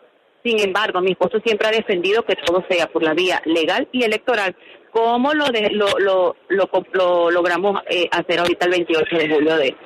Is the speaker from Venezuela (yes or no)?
yes; Venezuela; son las expectativas que manejamos nosotros como venezolanos